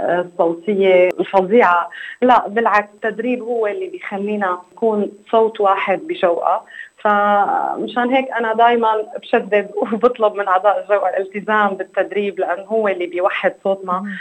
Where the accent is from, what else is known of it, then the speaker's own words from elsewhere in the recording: Syria; عنا أعضاء من مصر، من لبنان، من فلسطين، من الأردن، ومن سوريا، وأنا من سوريا.